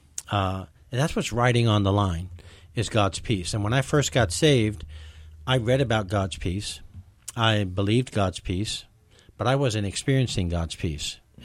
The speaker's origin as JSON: {"language": "English", "region": "New York", "country": "United States", "said": "You know, I'm a New Yorker. New Yorkers don't get upset at people cutting each other off, you know, things like that."}